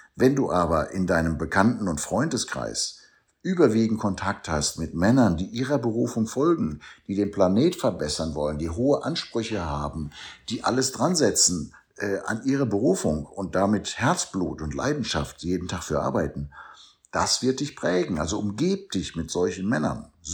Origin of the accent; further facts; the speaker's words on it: Germany; Trotzdem bleibt natürlich Deutschland auch meine Heimat.